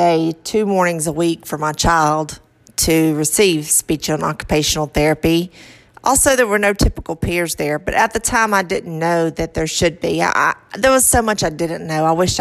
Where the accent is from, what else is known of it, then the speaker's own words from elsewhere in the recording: the South, United States; accent: southern; Bear with my southern accent.